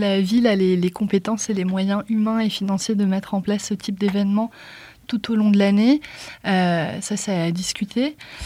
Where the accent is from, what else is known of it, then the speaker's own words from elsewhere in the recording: Grand Est, France; Ah ben, moi, je suis alsacienne